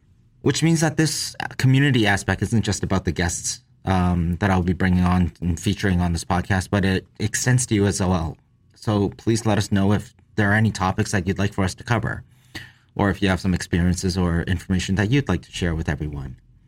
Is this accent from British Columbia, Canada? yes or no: no; Toronto, Ontario, Canada; also born or lived in Hong Kong; While I was born in Hong Kong, I came to Toronto when I was one. I went to Boston for university and worked there for a while before coming home to this city that I've grown up in and love.